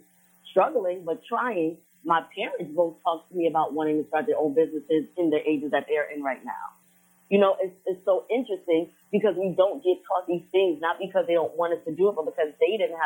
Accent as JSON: {"language": "English", "town": "East Orange", "region": "New Jersey", "country": "United States", "tie": "born or raised there", "also_born_or_lived": "Guyana", "said": "I am a native of East Orange, New Jersey."}